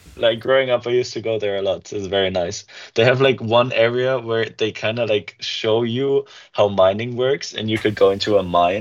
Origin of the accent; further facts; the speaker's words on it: Munich, Bavaria, Germany; English is a second language; I grew up in Germany. My parents are originally from Bulgaria, but yeah, I was born in Munich, that's in south of Germany, and that's where I've been living most of my life at.